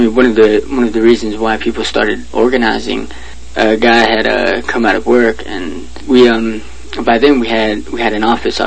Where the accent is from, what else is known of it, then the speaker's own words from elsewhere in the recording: Immokalee, Florida, United States; Yeah, I grew up in Immokalee. I was born and raised there.